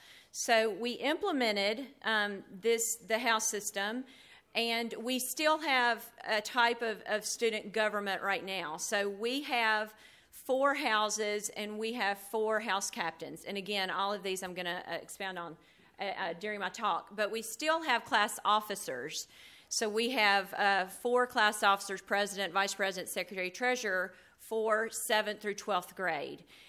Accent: Memphis, Tennessee, United States; I am from Memphis, Tennessee, and teach at Westminster Academy.

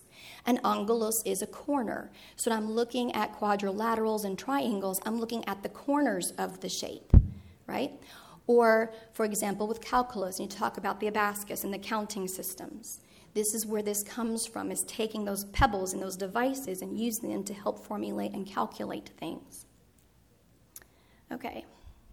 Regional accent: Texas, United States; because I'm in Texas, I'm a Texan, I'm a sixth generation Texan. My roots are deep in the limestone here, but I married a New Englander.

